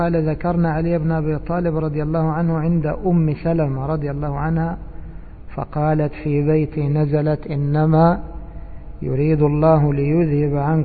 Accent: Egypt; أما احنا عندنا في مصر البرام هذا مفرد

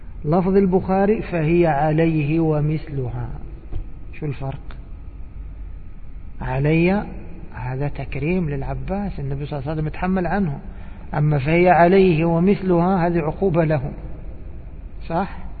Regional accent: Egypt; وإيش يقول عندنا في مصر؟ يقول هذا قدها وقدود

